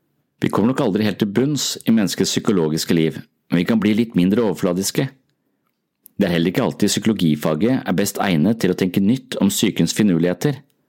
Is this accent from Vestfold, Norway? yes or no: yes; Tønsberg, Vestfold, Norway; Tønsberg min hjemby, og derfor det både gøy og litt angstprovoserende at salen såpass full av folk.